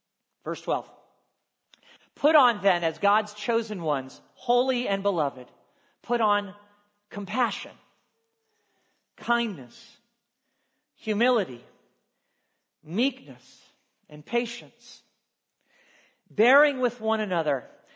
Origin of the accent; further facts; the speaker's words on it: Ohio, United States; I'm male. I'm white. I'm American. I'm from Ohio.